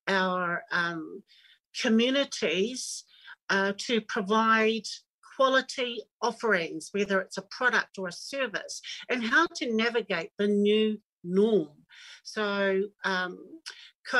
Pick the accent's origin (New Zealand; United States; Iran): New Zealand; Wellington; Okay, so I'm Samoan Tongan, born and raised in Wellington. And I guess we've always been in community. So we grew up in the 70s and 80s.